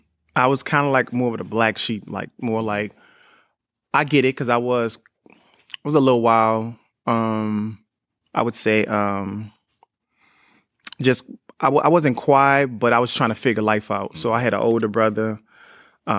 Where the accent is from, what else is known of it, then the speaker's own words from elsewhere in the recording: New Orleans, Louisiana, United States; I mean, me growing up in New Orleans was crazy because I was the youngest, but I think back then, I just had to fight, man.